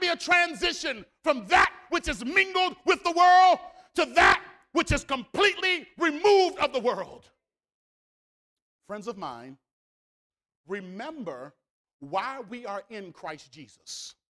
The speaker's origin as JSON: {"language": "English", "country": "United States", "tie": "born there", "said": "I was born in America. I want to be buried in America."}